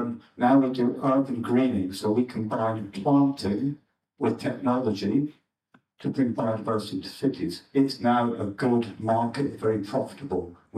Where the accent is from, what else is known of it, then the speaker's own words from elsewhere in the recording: Scotland, United Kingdom; I'm from Scotland. My father was quite old-fashioned.